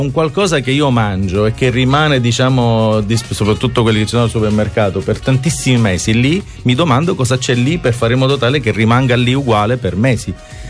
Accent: Sicily, Italy; io sono siciliano, vado in giro per l'Italia

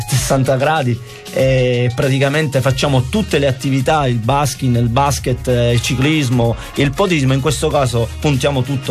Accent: Palermo, Sicily, Italy; Io da palermitano ho detto meglio.

